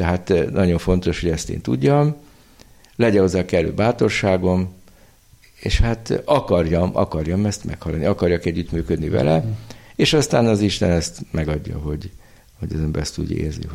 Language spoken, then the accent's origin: Hungarian; Székesfehérvár, Fejér, Hungary; gyerekkoromban is így nőttem fel. Hát Fehérváron, ami egy 60-70 ezer város volt, voltunk 15-16-an iskola hittára beiratva.